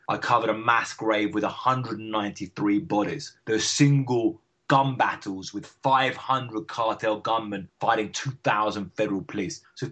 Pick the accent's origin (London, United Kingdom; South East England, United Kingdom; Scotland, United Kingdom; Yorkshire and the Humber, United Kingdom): South East England, United Kingdom; Brighton; I grew up around the Brighton area, and there was a lot of drug use that I grew up with back in the 1980s and early 1990s.